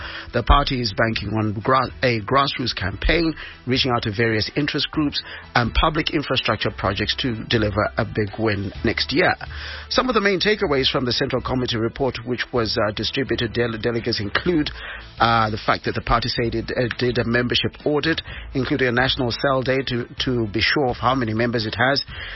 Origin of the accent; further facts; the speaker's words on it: Bulawayo, Zimbabwe; We're broadcasting on 106.4 in Harare, from Bulawayo, my hometown